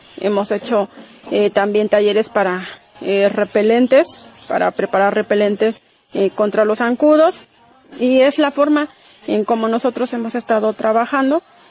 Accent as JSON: {"language": "Spanish", "town": "Amilcingo", "region": "Morelos", "country": "Mexico", "said": "Soy integrante de la Brigada de Salud Pin Flores Laureano de la comunidad de Amilcingo, aquí en el municipio de Temoac, en el estado de Morelos."}